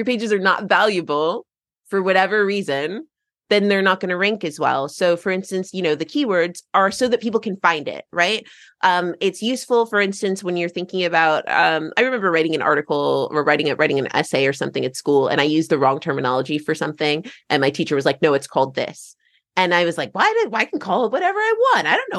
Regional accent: United States; now in England; like I'm American and living in England

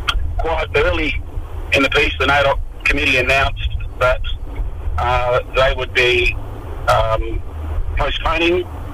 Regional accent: Erub, Queensland, Australia; I'm of the Mayram tribe, part of Erub.

